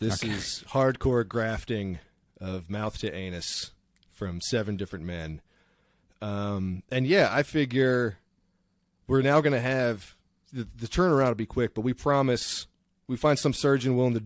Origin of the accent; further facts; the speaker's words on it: East Coast, United States; They don't know that I'm some redneck from the East Coast.